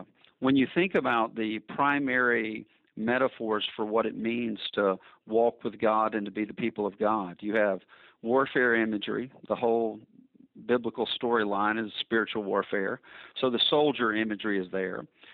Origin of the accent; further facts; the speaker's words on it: Alabama, United States; I grew up in Alabama, and sports were just what we did in my home.